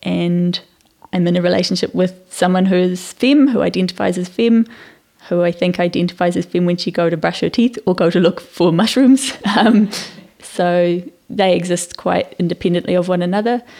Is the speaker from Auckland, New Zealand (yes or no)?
no; Dunedin, Otago, New Zealand; moved away as an adult; now in Wellington, New Zealand; I was born in Dunedin and raised there, and left Dunedin when I was 30 to move to Wellington.